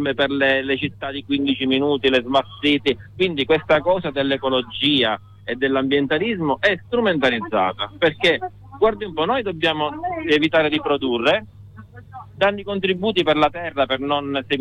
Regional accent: Palermo, Sicily, Italy; faccio un esempio visto che sono palermitano, siamo qui in Sicilia

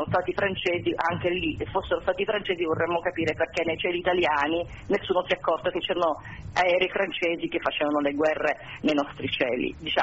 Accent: Sicily, Italy; io da siciliana ti posso dire che veramente forse dovremmo riscriverla questa storia

